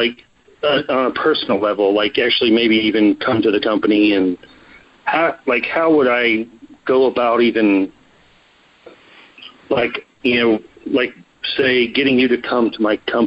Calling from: Cincinnati, Ohio, United States; from Cincinnati.

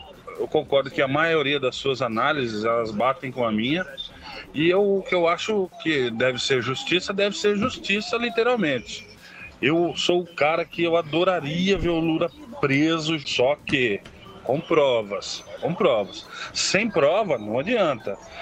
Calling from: São Paulo, Brazil; sou aqui de São Paulo.

